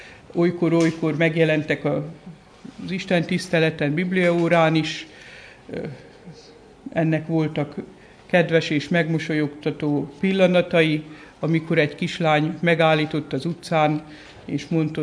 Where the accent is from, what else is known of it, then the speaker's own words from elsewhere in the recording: Sárszentlőrinc, Tolna, Hungary; born there; Sárszentlőrinci evangélikus lelkész. Ott születtem Sárszentlőrincen, édesapám volt előttem a lelkész.